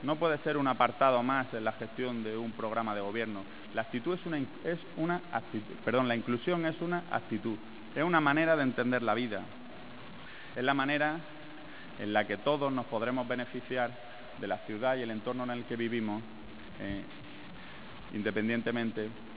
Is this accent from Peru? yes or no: no; Andalusia, Spain; todos somos almerienses